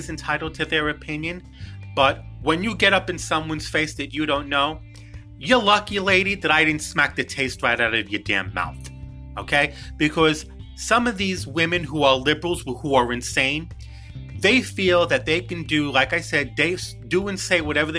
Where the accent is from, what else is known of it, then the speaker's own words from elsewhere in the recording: New York City, New York, United States; I was in a supermarket doing some shopping in my hometown, which is New York City.